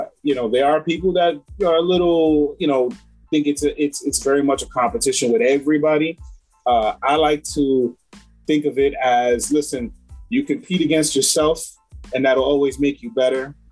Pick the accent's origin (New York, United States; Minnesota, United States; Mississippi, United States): New York, United States; Bronx; I am from New York. So I'm in upstate, originally from the Bronx